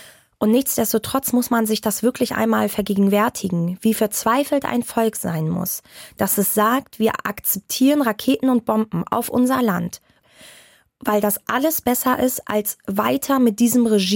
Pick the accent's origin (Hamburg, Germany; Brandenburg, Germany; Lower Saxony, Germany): Hamburg, Germany; Ich bin hier aufgewachsen. Ich bin Hamburgerin durch und durch.